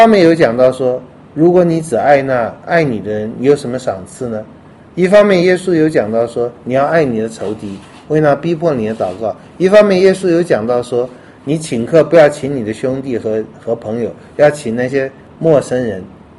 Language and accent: Chinese; Taiwan; 我是台湾的，来到任何一个国家都是比较哎呦，语言也不通啊